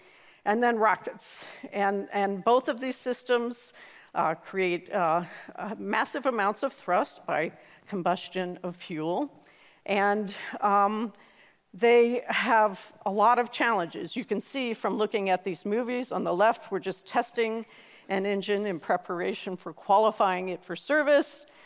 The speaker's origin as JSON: {"language": "English", "town": "Dayton", "region": "Ohio", "country": "United States", "said": "As I already told you, I'm from Ohio, Dayton, Ohio, which is known as the home of aviation."}